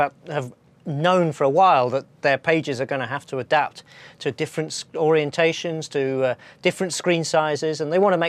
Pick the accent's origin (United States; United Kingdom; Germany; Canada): United Kingdom; Oh, you'd never have guessed. I'm from the UK.